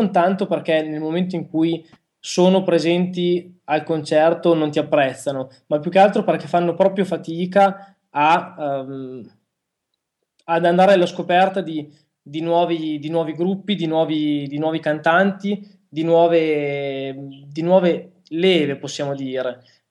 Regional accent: Parma, Emilia-Romagna, Italy; Noi a Parma ci siamo nati e a Parma continuiamo a viverci

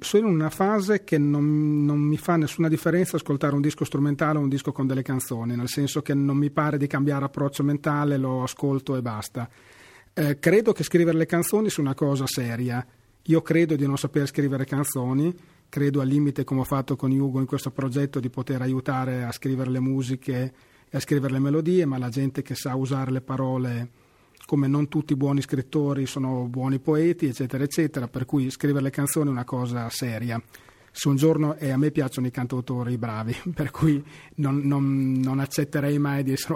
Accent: Modigliana, Emilia-Romagna, Italy; also born or lived in Faenza; io sono nato a Faenza, ma abito da sempre a Modigliana è un paese molto carino.

